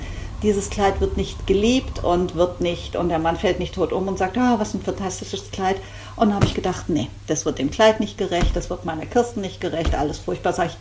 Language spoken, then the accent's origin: German; Baden-Württemberg, Germany; Ich bin auch Schwabe.